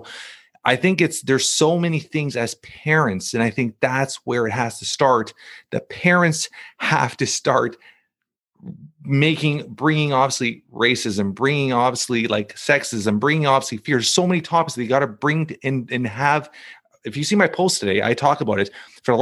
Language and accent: English; Toronto, Ontario, Canada; I grew up in Toronto